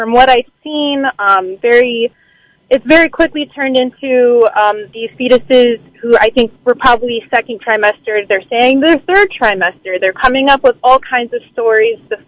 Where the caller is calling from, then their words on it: Silver Spring, Maryland, United States; I'm calling from Silver Spring, Maryland.